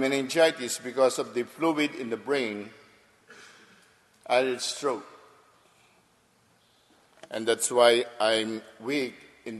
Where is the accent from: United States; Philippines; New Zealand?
Philippines; now in Australia; Now, I'm not a Chinese. I'm a Filipino. I'm a Filipino missionary here in Australia. I came here in 1997.